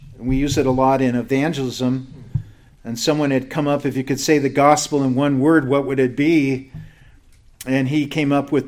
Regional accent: Everett, Washington, United States; there was in my hometown of Everett, Washington, it started to be this an Iraq war thing.

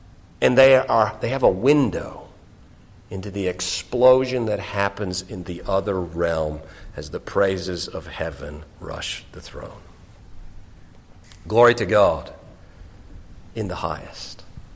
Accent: Ontario, Canada; I grew up in Ontario.

